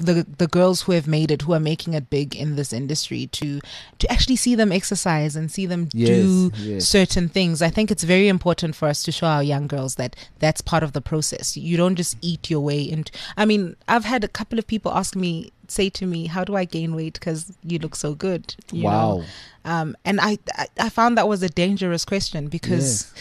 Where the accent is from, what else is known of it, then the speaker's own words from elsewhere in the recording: South Africa; I'm South African.